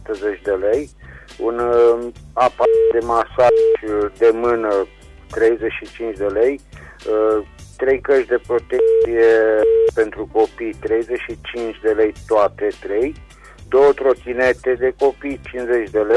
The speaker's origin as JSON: {"language": "Romanian", "town": "Reșița", "region": "Caraș-Severin", "country": "Romania", "said": "din Reșița"}